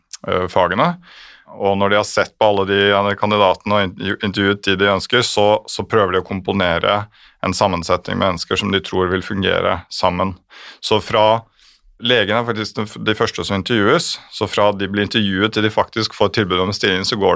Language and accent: Norwegian; Oslo, Norway; Jeg født og oppvokst I Oslo, 41 år gammel.